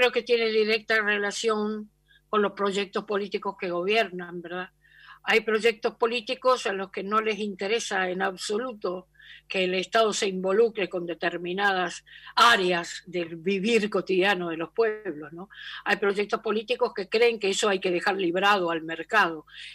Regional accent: Argentina; De cuántas maneras somos argentinos y al mismo tiempo latinoamericanos, ¿no?

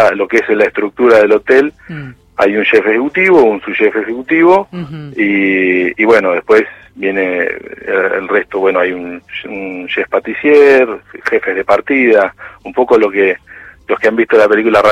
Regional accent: Carapachay, Buenos Aires Province, Argentina; En Buenos Aires, sí, yo soy de Buenos Aires. Bien. Yo soy de Carapachay, de Vicente López.

